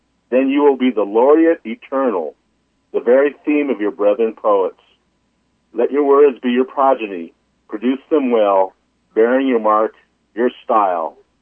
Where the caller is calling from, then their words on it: Albuquerque, New Mexico, United States; Yeah, well, I'm calling from Albuquerque.